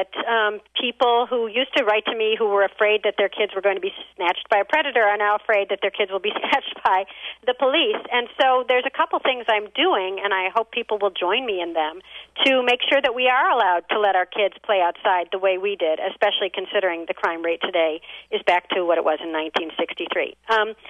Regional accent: Wilmette, Illinois, United States; I grew up in Wilmette, Illinois, and we had the most wonderful times in Kenosha every year in Petrified Springs.

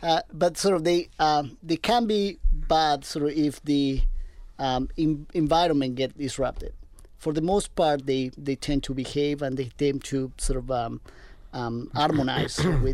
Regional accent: Argentina; Well, I am originally from Argentina

